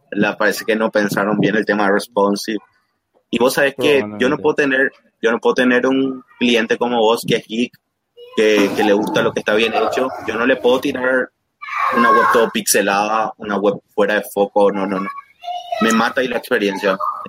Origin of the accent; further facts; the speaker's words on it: Asunción, Paraguay; yo por ejemplo soy de Sajonia, y un clásico de mi barrio es Empanadas Leo.